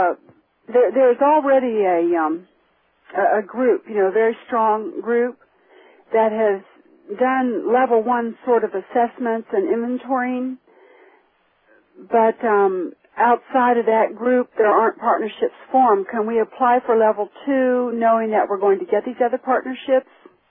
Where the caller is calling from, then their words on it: Virginia, United States; from Virginia.